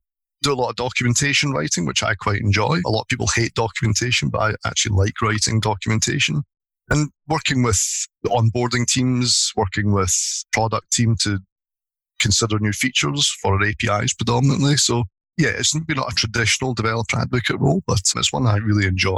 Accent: Glasgow, Scotland, United Kingdom; now in Australia; I am from Scotland originally. I'm actually from Glasgow, which is like the other big city in Scotland. I moved to Australia about 11 years ago.

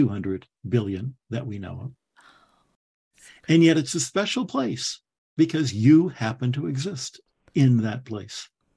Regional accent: Michigan, United States; I was worse because I grew up in the Thumb part of Michigan

